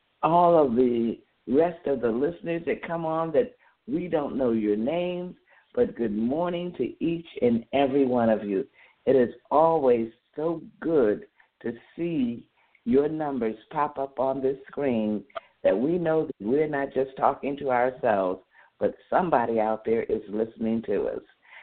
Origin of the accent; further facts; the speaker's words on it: Wilkes-Barre, Pennsylvania, United States; We grew up together in Wilkes-Barre, Pennsylvania. Grew up together.